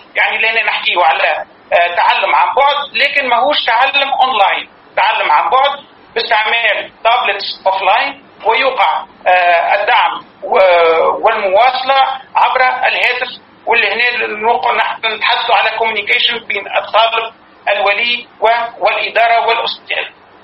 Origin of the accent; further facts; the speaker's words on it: China; يعني نحن كما قلنا عندنا في الصين 300 مليون طالب